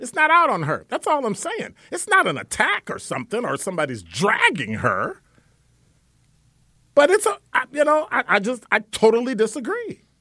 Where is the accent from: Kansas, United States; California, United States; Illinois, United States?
Illinois, United States; Chicago; Yes, I did, because I'm from Chicago, and I've done that.